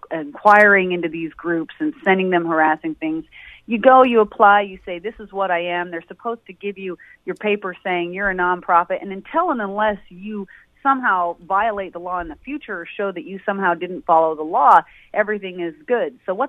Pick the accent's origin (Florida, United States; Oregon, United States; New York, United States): Oregon, United States; I grew up in the Coast Range on the way from Portland going out to Seaside.